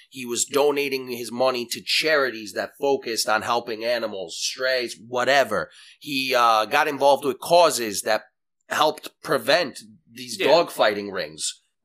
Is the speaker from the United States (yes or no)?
no; Italy; Listen, growing up in Italy, I remember all these stray dogs and cats that would come after you when you're walking home from the grocery store.